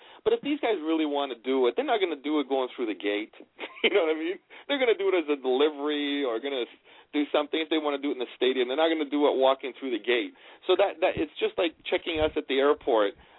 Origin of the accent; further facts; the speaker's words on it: Canada; I'm a hometown boy. I'm a Canadian, you know, first